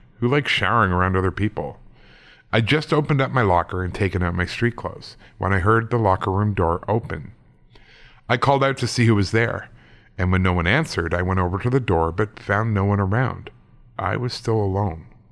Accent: Las Vegas, Nevada, United States; I was born and raised in Las Vegas, and this story comes from my high school days there

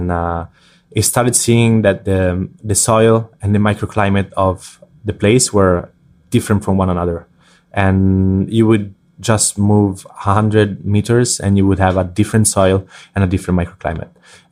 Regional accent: Tuscany, Italy; we are still the outsiders because we come from Tuscany.

